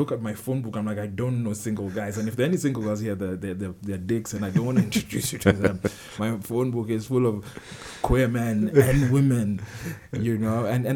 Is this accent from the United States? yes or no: no; Kenya; waking up Kenya to the reality that queer people are here and there's nothing you can do about it and we're as Kenyan as you are.